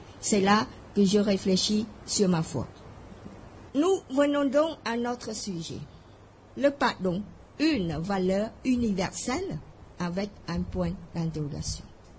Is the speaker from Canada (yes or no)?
no; Cambodia; moved away as an adult; now in France; Oh, je viens de ce pays d'Asie, le Cambodge, et je suis arrivée en France en 1980 avec mes 3 enfants.